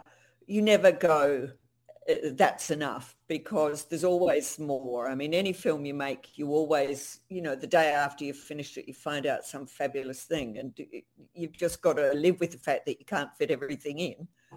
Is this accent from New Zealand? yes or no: yes; New Zealand; And I'm actually a New Zealander. So all of this was quite new to me.